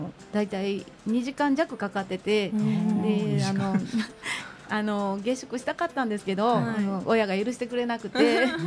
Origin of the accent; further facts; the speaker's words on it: Osaka, Japan; そうですね、ここは京都ですと言いたいところなんですけど、残念ながら大阪なんです。